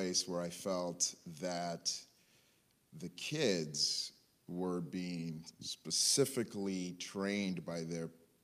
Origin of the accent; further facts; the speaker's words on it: Nigeria; born there; So I was born in Nigeria